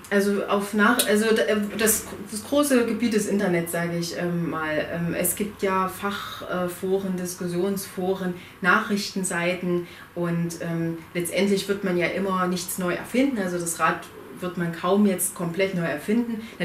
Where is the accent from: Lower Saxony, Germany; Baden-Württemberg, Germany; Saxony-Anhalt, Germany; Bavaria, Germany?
Saxony-Anhalt, Germany; Halle; habe aus Halle komme ich